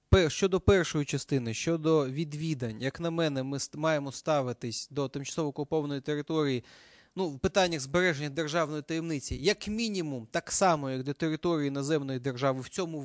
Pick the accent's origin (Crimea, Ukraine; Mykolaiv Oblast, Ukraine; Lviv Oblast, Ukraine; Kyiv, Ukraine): Crimea, Ukraine; я сам кримчанин, у самого там є члени родини на окупованій території.